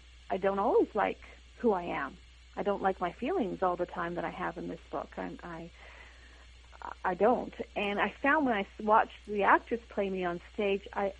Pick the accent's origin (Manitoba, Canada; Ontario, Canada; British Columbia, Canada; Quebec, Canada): Manitoba, Canada; Winnipeg; Then it's going to Winnipeg, my hometown, in January for a 3-week run.